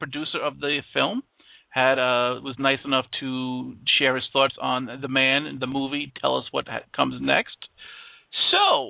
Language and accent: English; New York, United States; Now, I'm from New York, so liberal hatred